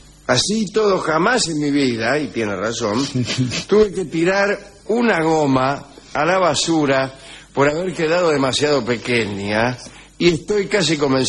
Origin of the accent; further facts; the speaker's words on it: Montevideo, Uruguay; como somos de Montevideo, creo que lo escuchamos diferido.